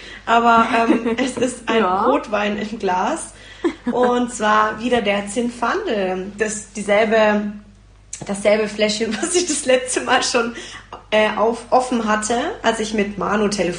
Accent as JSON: {"language": "German", "town": "Nuremberg", "region": "Bavaria", "country": "Germany", "said": "weil ich komme ja eigentlich aus Nürnberg"}